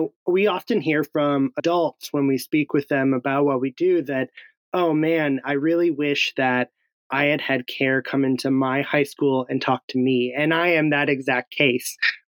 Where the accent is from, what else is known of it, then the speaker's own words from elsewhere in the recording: Wisconsin, United States; because in my school, growing up in Wisconsin, we didn't talk about personal finance.